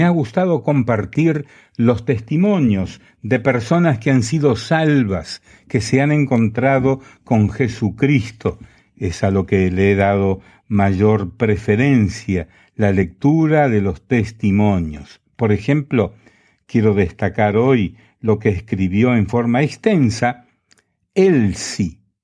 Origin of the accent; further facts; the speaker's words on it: Guasimal, Bolívar, Colombia; ella regresó a mi pueblo que se llama Guasimal, en la isla de Mompos